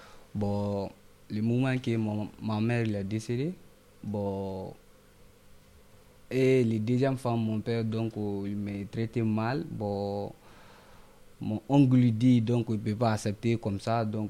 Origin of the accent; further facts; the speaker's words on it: Conakry, Guinea; now in Saint-Étienne, France; Je suis guinéen, je viens de la Guinée-Conakry. Bon, j'ai 16 ans. Je suis étudié en France, ici à Ville, à Saint-Étienne